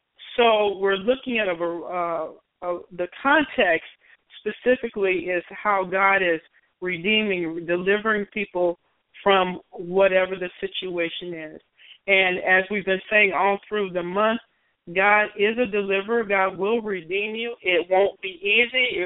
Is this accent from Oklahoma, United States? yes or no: yes; Oklahoma, United States; And in Oklahoma, my home state, local churches there have been receiving threats following the Charleston shooting